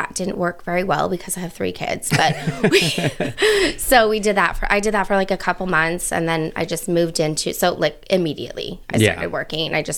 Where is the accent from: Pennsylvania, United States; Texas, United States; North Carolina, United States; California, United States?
California, United States; now in Boise, United States; we were saving to buy something in California. Yes, we're from Cali.